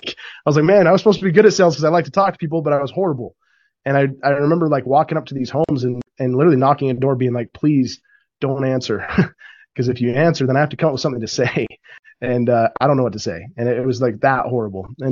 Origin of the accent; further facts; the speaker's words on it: Utah, United States; So I grew up in Utah, grew up in a family where honestly hard work was what was appreciated.